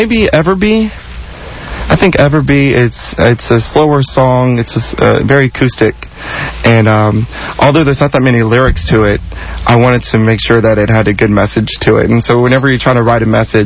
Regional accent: Louisiana, United States; now in Houston, United States; I'm a Southern boy. I'm from Louisiana.

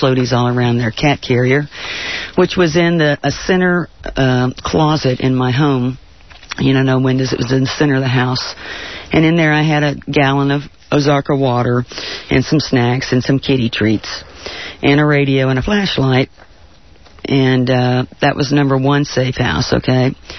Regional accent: Gulfport, Mississippi, United States; You know, I grew up in Gulfport, Mississippi, so everybody had an axe or a hatchet in their attic.

